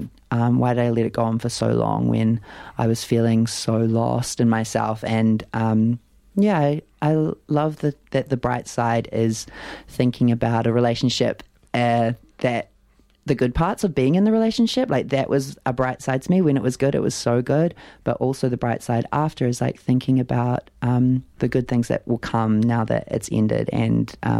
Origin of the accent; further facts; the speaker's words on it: Hawke's Bay, New Zealand; got ties to Wellington, living there for a while, and I've played in Christchurch, and I know I've got fans there, and I'm from Hawke's Bay